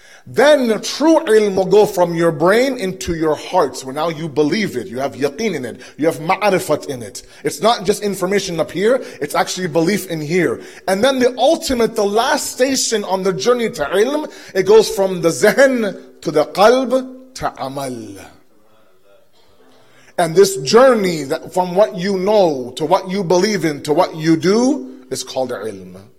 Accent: Toronto, Ontario, Canada; Me growing up in Toronto, I had the exact same misconception.

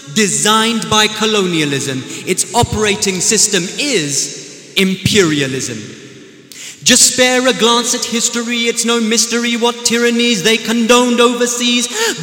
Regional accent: United Kingdom; I'm as British as Mr. Bean. I'm as British as the Sheikh that's speaking after me. And after being British, born and raised

